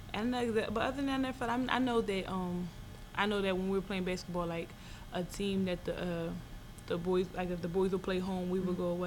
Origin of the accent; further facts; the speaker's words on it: Philadelphia, Pennsylvania, United States; I'm from Philadelphia.